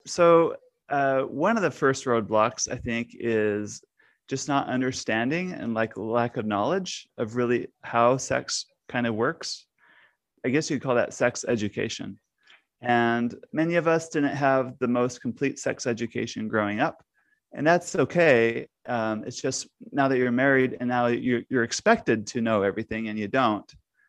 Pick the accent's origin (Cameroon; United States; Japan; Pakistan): Japan; I was born in Japan. I was raised in Japan, and I still don't like raw fish.